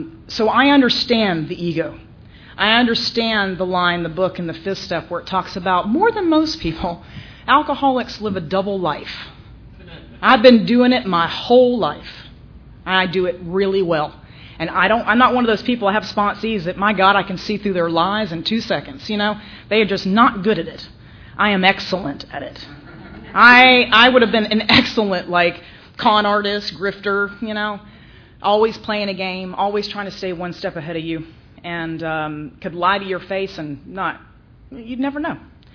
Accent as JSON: {"language": "English", "town": "Cartersville", "region": "Georgia", "country": "United States", "accent": "twang", "said": "I'm from Cartersville. If I'm around my family for too long, I start talking with a little bit of twang."}